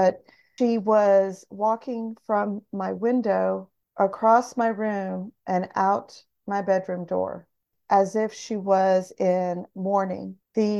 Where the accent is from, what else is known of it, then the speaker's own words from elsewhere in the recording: Texas, United States; I am 61 years old. I was born and raised in Central Texas. My dad was a command sergeant major at Fort Hood, Texas, while I was growing up.